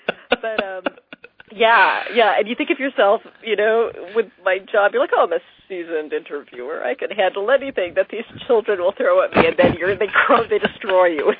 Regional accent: Midwest, United States; I grew up in the Midwest. And when I was a little kid, radio was just like this incredible gateway to the entire world

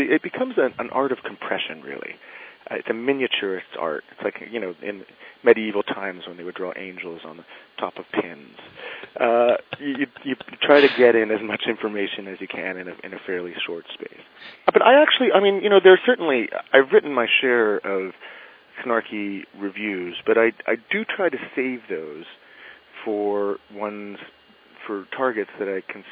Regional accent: Montreal, Quebec, Canada; Well, I did grow up in Montreal, which is different from elsewhere in Canada in that it's part of Quebec, and so it is majoritarily French in its culture. I grew up in an English-speaking Jewish-Canadian family

